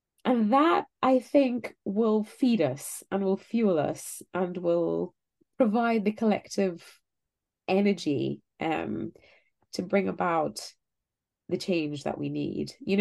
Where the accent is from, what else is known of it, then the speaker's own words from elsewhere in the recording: Trinidad & Tobago; where I grew up in Trinidad